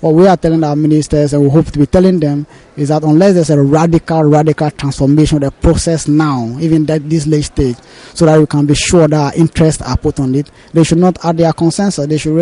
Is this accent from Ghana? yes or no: yes; Ghana; I come from Ghana.